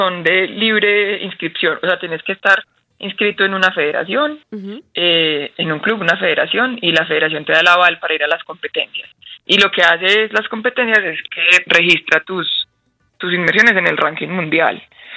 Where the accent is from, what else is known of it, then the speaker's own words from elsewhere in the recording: Pereira, Risaralda, Colombia; Yo crecí, nací y crecí en Pereira.